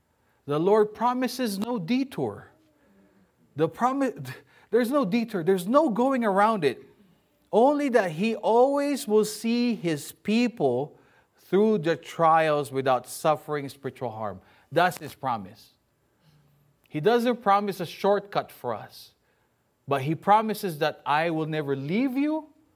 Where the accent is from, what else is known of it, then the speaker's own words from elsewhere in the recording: Baguio, Cordillera Administrative Region, Philippines; So that was a first for me because I'm from Baguio. Baguio, we had bridges, you know?